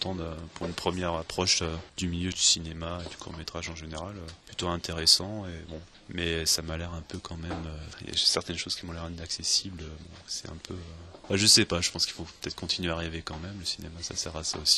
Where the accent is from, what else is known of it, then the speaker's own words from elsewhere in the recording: Brittany, France; now in Pau, France; Moi j'habite à Pau, je suis pas de Pau, je suis breton, mais j'habite à Pau maintenant